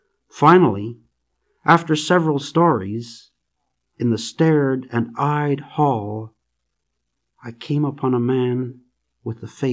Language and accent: English; Estevan, Saskatchewan, Canada; I wrote about my hometown, Estevan, Saskatchewan, and tried to see this small town